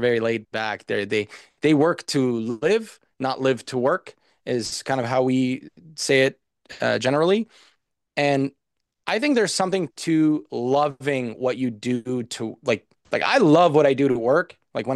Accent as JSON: {"language": "English", "country": "Canada", "said": "home is Canada for me. I'm Canadian. I am, my heritage is Canadian. I just have a ethnic background, maybe that's slightly different, or my parents are geographically from somewhere else, but I am Canadian"}